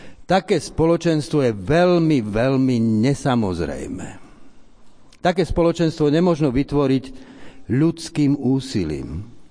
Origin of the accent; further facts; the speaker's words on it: Bratislava, Bratislava Region, Slovakia; Nestačí k tomu ani to, že sme Slováci, dokonca ani to, že sme Bratislavčania. Nestačí k tomu dokonca ani to, že patríme do cirkvi bratskej.